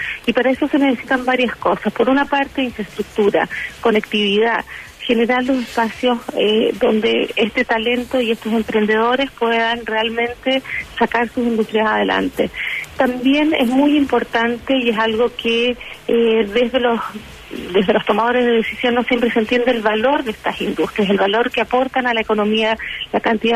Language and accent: Spanish; Chile; now in United States; yo soy chilena, a pesar de que vivo en Estados Unidos, sigo con el corazón puesto allá.